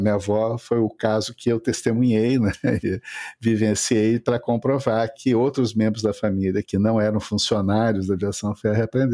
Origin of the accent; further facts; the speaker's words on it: Porto Alegre, Rio Grande do Sul, Brazil; no meio de bairros da periferia de Porto Alegre, onde eu cresci, assim, tá?